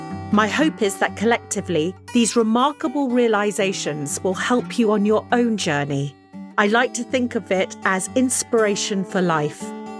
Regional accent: Netherlands; I was brought up partly in Holland, actually

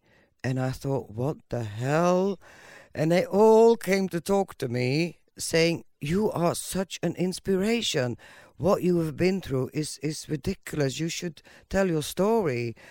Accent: Belgium; moved away as an adult; now in United Kingdom; my accent, I am born in Belgium. I was born in Belgium. I've lived there for first 30 or so years of my life. So that explains my accent. I now live in the UK and have lived there for 26 years.

